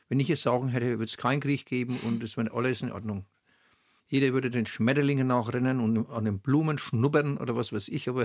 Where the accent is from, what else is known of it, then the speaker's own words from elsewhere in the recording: Oberschwabach, Bavaria, Germany; born there; Ich wurde in Oberschwabach geboren, auf dem Kanapee, um 7:30.